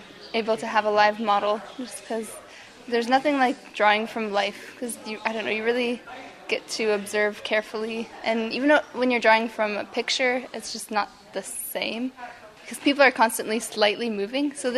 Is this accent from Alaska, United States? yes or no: yes; Haines, Alaska, United States; I'm a student right now, and I'm from Haines.